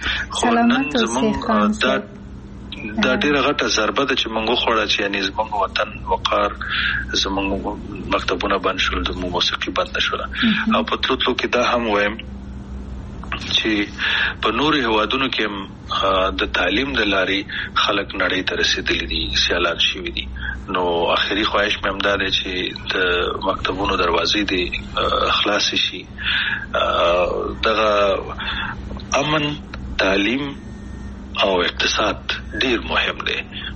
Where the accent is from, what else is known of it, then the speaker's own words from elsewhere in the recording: Afghanistan; مونږ کوم افغانان یو چې خپل خپې وهو کنه، مونږ کوم پښتانه او پتیالي او نومیالي یو